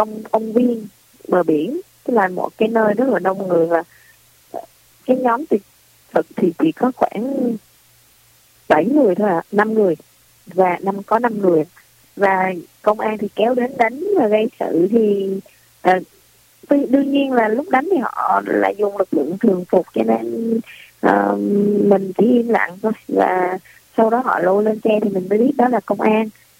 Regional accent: Nha Trang, Khanh Hoa, Vietnam; con là một người sinh sau năm 1975, con sinh năm 1979 ở Nha Trang, và sinh ra và lớn lên ở Nha Trang ạ.

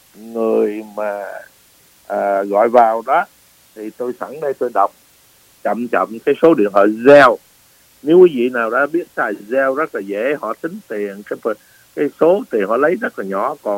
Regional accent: Northern Vietnam, Vietnam; now in United States; anh em chúng tôi miền Bắc, người Mỹ gốc Việt miền Bắc

